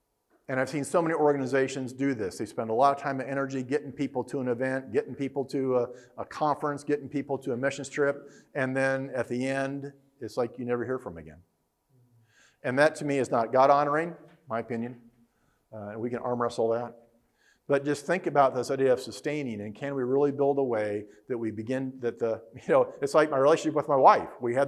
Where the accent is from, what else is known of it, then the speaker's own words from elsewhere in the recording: United States; I'm from America. I don't know. That's how it works.